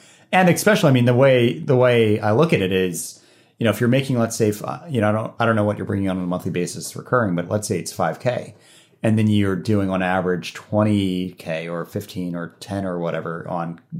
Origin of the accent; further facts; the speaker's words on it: Florida, United States; now in Virginia, United States; I'm from Florida where I'm used to not having that too. And then moving up to Virginia.